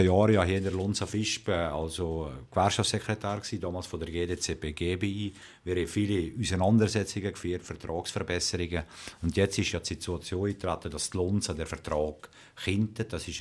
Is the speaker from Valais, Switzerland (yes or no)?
yes; Naters, Valais, Switzerland; Effektiv bin ich immer im Wallis gewesen, in Natersch und ab Mai sogar in Albenen